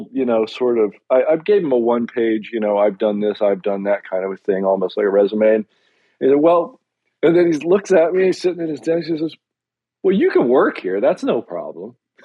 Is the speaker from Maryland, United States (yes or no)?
yes; Baltimore, Maryland, United States; Absolutely. Born and raised in Baltimore.